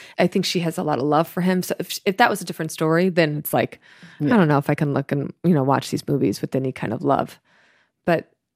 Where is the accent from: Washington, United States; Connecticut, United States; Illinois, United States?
Illinois, United States; Chicago; I mean, I'm from Chicago.